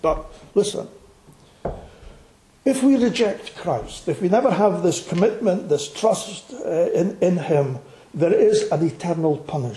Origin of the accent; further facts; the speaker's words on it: Arbroath, Scotland, United Kingdom; a little laddie growing up in Arbroath, hearing the gospel week by week